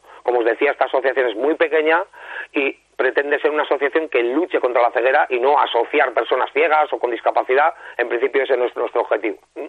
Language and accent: Spanish; San Sebastián, Basque Country, Spain; yo básicamente soy un rockero donostiarra, prácticamente ciego